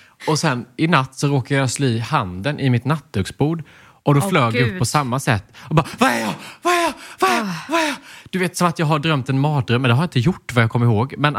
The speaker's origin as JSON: {"language": "Swedish", "region": "Småland", "country": "Sweden", "accent": "Småland dialect", "said": "Alltså småländskan är inte en funktionell dialekt."}